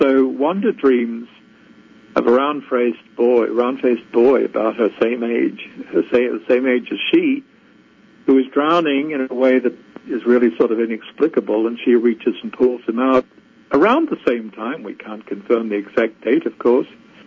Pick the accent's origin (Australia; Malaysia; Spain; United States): Australia; I'm Australian, we can all swim.